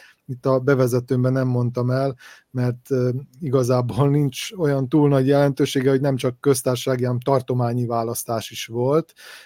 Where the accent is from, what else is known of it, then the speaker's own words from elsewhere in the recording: Vojvodina, Serbia; ebben sem vagyunk közvetlenül érintettek vajdasági magyarként